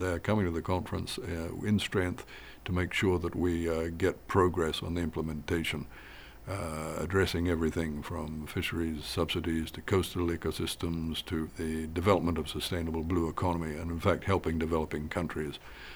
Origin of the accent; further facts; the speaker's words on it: Fiji; I was out in the Pacific Islands, back in my home country of Fiji.